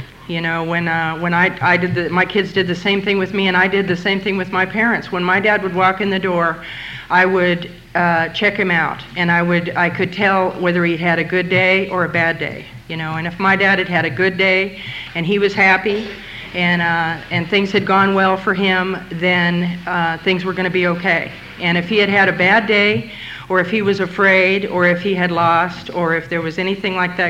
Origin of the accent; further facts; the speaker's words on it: Montana, United States; Well, I grew up in Montana, in the country. I don't even have a high school education.